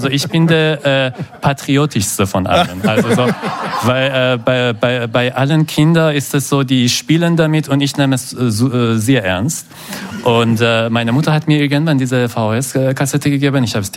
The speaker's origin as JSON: {"language": "German", "region": "Isfahan", "country": "Iran", "second_language": "German", "said": "diese Stadt, Esfahan, wo ich herkomme, das ist in der Mitte von der Wüste."}